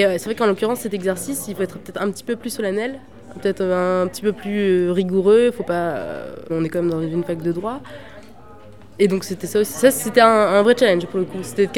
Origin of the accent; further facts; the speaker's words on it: Angoulême, Nouvelle-Aquitaine, France; j'ai 26 ans et je viens d'Angoulême. Je suis née ici et j'ai toujours habité ici.